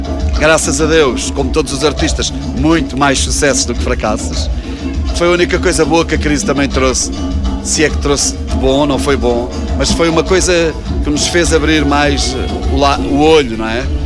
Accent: Mogadouro, Bragança, Portugal; a gente vem de Mogadouro, onde a pronúncia é diferente, o sotaque é diferente.

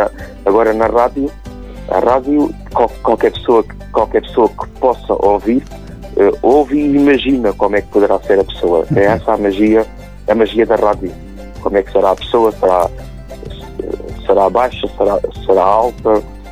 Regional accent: Lagoa, Portugal; dar uma entrevista à rádio local da minha terra, Lagoa.

